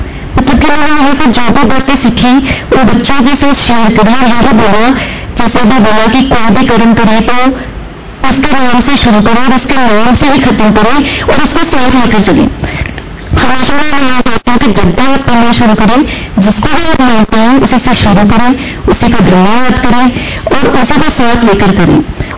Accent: Yamunanagar, Haryana, India; मैं यमुनानगर हरियाणा से आई हूँ

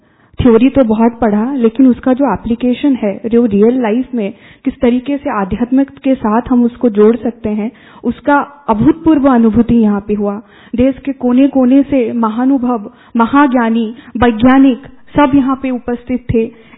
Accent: Odisha, India; मैं उड़ीसा से हूँ

